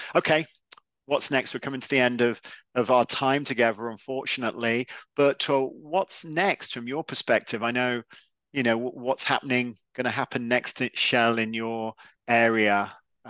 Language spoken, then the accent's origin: English; England, United Kingdom; Obviously, I love tea, being English